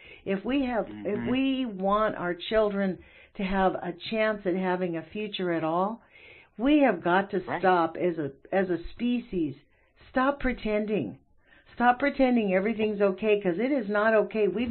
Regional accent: United States; I guess this is the hard part for me as an American to realize, like, we're the evil people now.

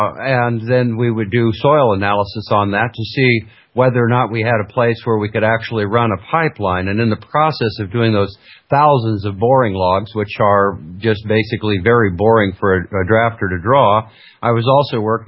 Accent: Alaska, United States; I grew up in Alaska, but I came back up to Fairbanks, Alaska

